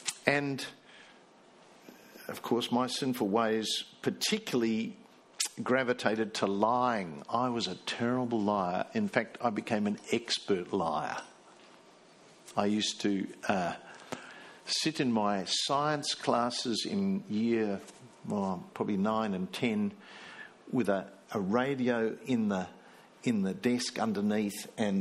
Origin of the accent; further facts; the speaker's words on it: South Africa; now in Australia; when I came to Australia, I was brought up in South Africa, and you were disciplined.